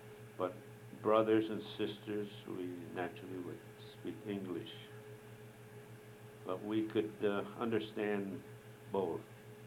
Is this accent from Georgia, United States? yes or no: no; Los Angeles, California, United States; born there; I was born in Los Angeles, California.